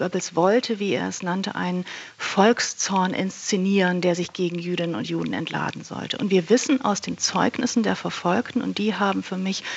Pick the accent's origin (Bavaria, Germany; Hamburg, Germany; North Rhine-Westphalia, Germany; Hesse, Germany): Hamburg, Germany; als Hamburgerin